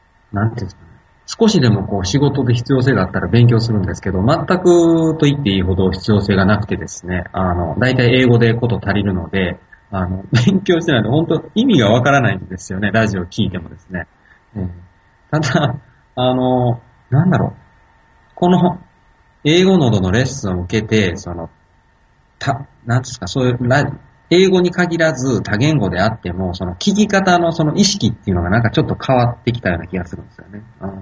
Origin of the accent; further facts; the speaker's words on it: Hyogo, Japan; 僕、出身が兵庫県なんで、